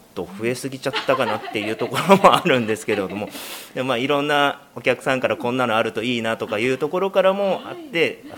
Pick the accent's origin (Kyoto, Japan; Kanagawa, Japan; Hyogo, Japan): Kanagawa, Japan; Fujisawa; 藤沢市でうどん屋をやってます。